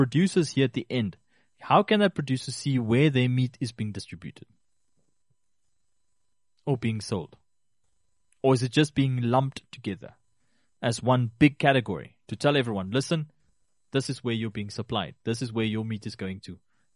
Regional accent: Rehoboth, Hardap, Namibia; I grew up in Rehoboth.

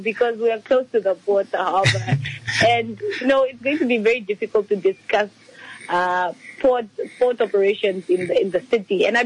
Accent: Walvis Bay, Erongo, Namibia; I am born and raised in Wolfish Bay

